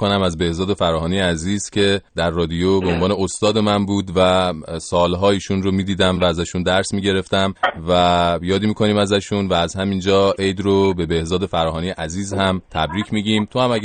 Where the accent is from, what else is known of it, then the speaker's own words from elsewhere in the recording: Iran; moved away; آخه همه ماهایی که بیرون از ایران هستیم یه پارادوکسی داریم بین نوروز و ژانویه و سال نو میلادی